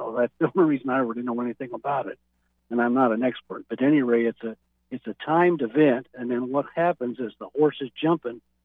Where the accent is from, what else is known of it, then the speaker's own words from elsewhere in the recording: Denver, Colorado, United States; when I was a kid growing up in Denver, my dad used to get tickets for the National Western Stock Show and Rodeo.